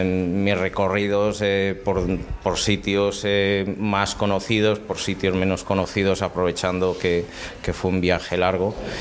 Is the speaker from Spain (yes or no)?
yes; Pontevedra, Galicia, Spain; obviamente Pontevedra, que es de donde soy